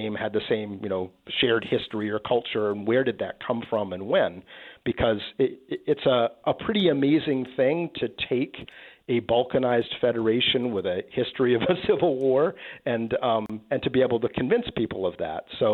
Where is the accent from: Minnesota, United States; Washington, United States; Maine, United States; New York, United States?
Maine, United States; moved away as an adult; I'm from Maine, and I'd always been wondered why we are the way we are and different from many of the other places that I had lived in the United States after leaving Maine and, you know, going to college and living in other parts of the country later.